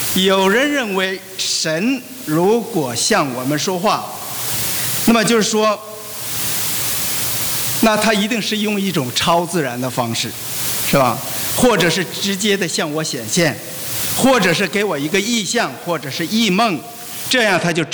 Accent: China; 这是我们中国人的一种问候方式，吃饱了就心满意足了

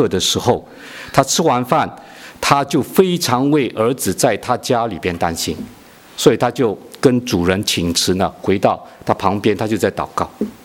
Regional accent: Guangdong, China; 我们广东人说啊

